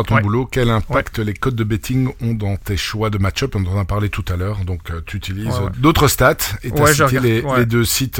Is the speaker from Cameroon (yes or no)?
no; Brussels, Brussels-Capital Region, Belgium; mais bon, je suis bruxellois